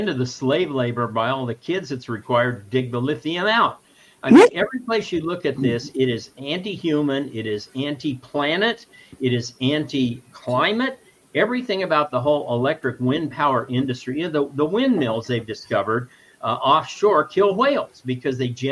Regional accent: Ohio, United States; moved away as an adult; now in Arizona, United States; I came from Ohio. When I started at the University of Dayton in 1985, there was an S-curve around Dayton that was under construction.

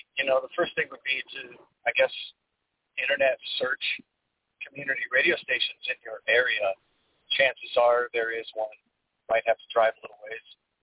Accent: Portland, Oregon, United States; I'm from the Portland area originally. And I did professional radio as well as some college radio in the Portland area.

